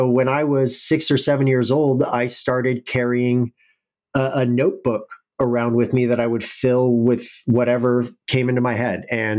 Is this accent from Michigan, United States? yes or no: no; Oregon, United States; So I grew up in Oregon. I was born in the 80s, came of age in the 90s, and I lived in rural Oregon and in a very poor area of Oregon.